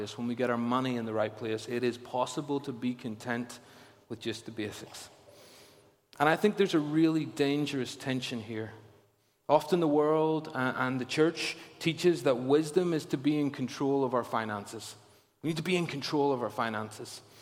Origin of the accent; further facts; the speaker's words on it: Ballymena, Northern Ireland, United Kingdom; I'm from Ballymena. We like to get value for money.